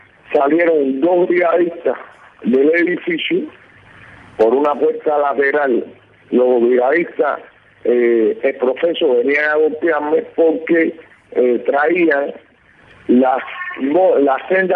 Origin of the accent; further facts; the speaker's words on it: Cuba; estamos en función como ciudadanos cubanos